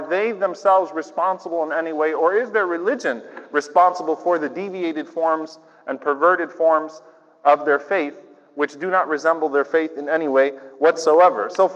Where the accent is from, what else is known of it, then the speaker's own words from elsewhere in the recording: New Orleans, Louisiana, United States; now in Texas, United States; a New Orleans boy, born and raised in New Orleans, I'm an immigrant from Louisiana, here in Texas